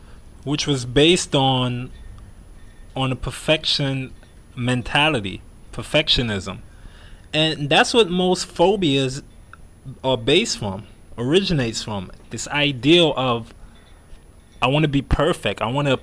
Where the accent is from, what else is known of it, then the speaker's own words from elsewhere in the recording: New York City, New York, United States; I used to play in the parks and in the Bronx, you know, where I grew up in New York.